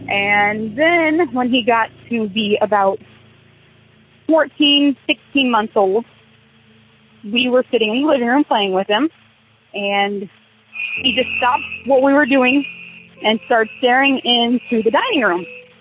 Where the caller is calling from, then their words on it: Wapello, Iowa, United States; I'm calling from Wapello, Iowa.